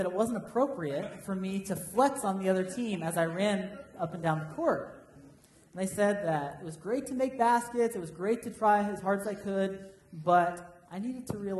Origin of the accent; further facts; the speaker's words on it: Paxton, United States; Now, as many of you know, I grew up in Paxton.